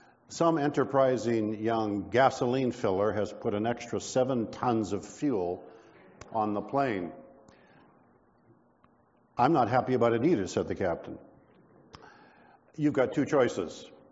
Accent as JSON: {"language": "English", "town": "Winnipeg", "region": "Manitoba", "country": "Canada", "said": "Now, I'm from Winnipeg, but not at 3 in the morning in the dark."}